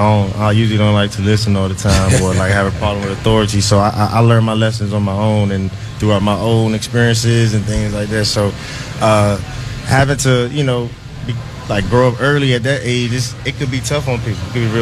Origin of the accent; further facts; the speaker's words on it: New York, United States; born there; I was born in New York, so I grew up a Giants fan.